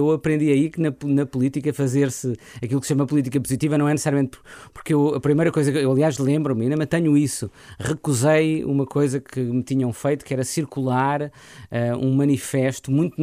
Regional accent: Figueira da Foz, Coimbra, Portugal; also born or lived in Mira; fiz a minha juventude na Figueira da Foz.

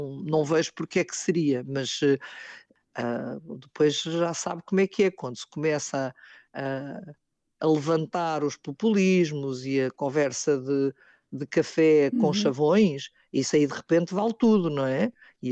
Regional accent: Portugal; nós, enquanto portugueses, somos uma mistura da civilização muçulmana, somos uma mistura da cultura judaica, somos uma mistura de tudo.

